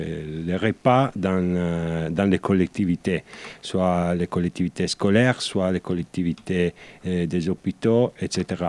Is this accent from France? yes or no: no; Turin, Piedmont, Italy; Oui, je viens d'Italie, je viens de Turin